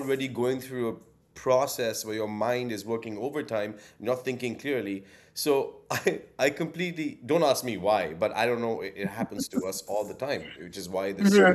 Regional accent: Delhi, India; now in United States; Raj is a kid from Delhi. I was a kid from Delhi. I don't think I spoke much differently than I speak now.

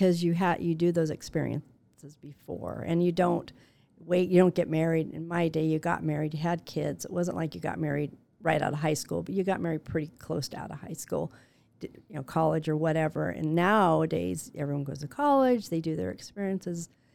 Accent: Glendora, California, United States; I had a great upbringing, but I grew up in Glendora, California, little tiny towns, probably a little bit same size as Laverne.

